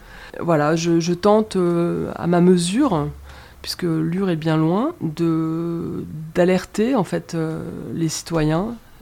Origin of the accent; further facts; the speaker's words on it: Auvergne-Rhône-Alpes, France; moi je suis originaire de la Drôme